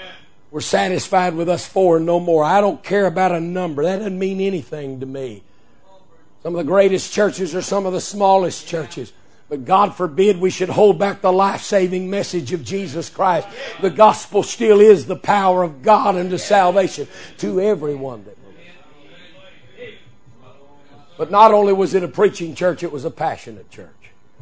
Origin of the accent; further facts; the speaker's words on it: Texas, United States; I said, "Yes, sir, I own quite a few of them. I'm from Texas. We all own guns."